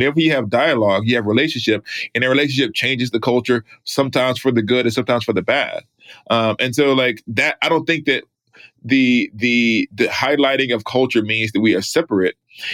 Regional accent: Alabama, United States; Oh, I'm from Alabama. I don't know what you're talking about.

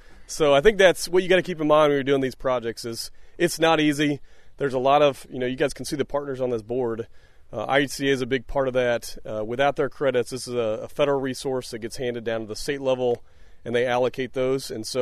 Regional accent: Muncie, Indiana, United States; now in Yorktown, United States; I grew up in Muncie. Muncie is a great place to live. I went to Claypool, Washington Carver, Northside, Muncie Central, and ultimately ended up at Ball State. I still live in Yorktown, so don't leave Muncie.

